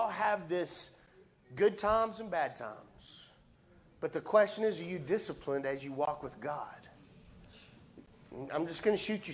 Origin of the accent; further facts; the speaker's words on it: Lubbock, Texas, United States; I was born and raised in Lubbock, Texas. Never left.